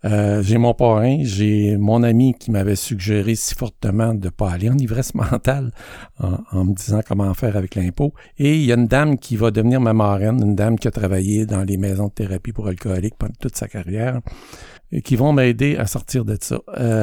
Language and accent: French; Quebec, Canada; now in Montreal, Canada; on a décidé de m'envoyer chez une des sœurs de ma mère à Montréal, alors que je viens des cantons de l'Est, pour aller continuer ma vie.